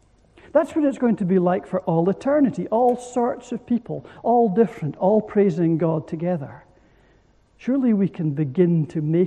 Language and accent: English; Aberdeen, Scotland, United Kingdom; I grew up in Aberdeen. I grew up in the Church of Scotland, although I wasn't a Christian till much later on